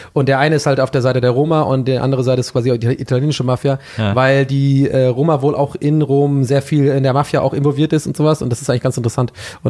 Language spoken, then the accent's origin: German; Ireland; als echter Ire